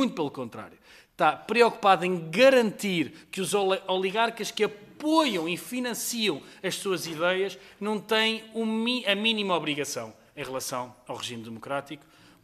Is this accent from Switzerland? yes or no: yes; Switzerland; moved away; Eu cresci na Suíça, portanto levei muito com isso.